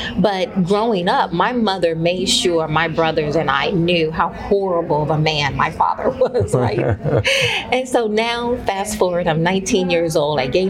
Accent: Deep South, United States; Now, I grew up in the Deep South, so everybody's a Christian

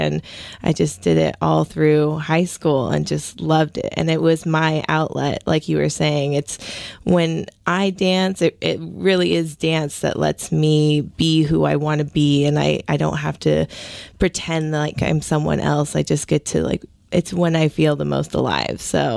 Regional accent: Seattle, Washington, United States; I'm from Ballard, but my family has a family business in Fremont.

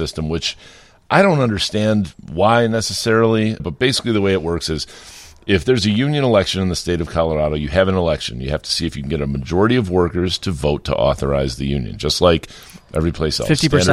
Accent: Ireland; as an Irish person of Irish descent

